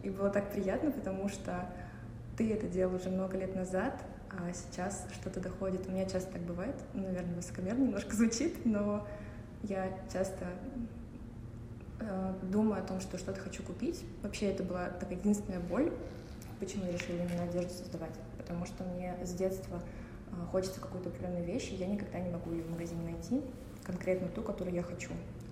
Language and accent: Russian; Moscow, Russia; born there; Я родилась в Москве в очень творческой семье.